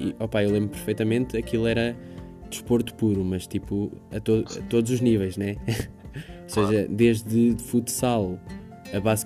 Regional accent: Pinhel, Guarda, Portugal; E até mesmo eu, que sou aqui de perto, que eu sou de Pinhel

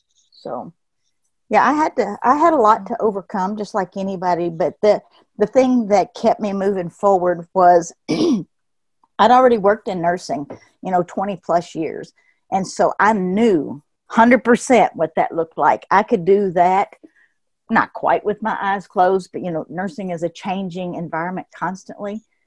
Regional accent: Kentucky, United States; I am from Kentucky. I've lived here most of my life.

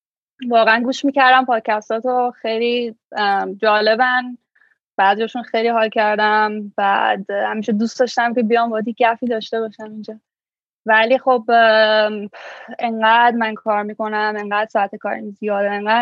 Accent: Iran; moved away as an adult; من سالها من ایران بزرگ شدم، ایران به دنیا اومدم، ایران بزرگ شدم و خیلی سن بالایی، یعنی سن خیلی دیر از ایران اومدم بیرون

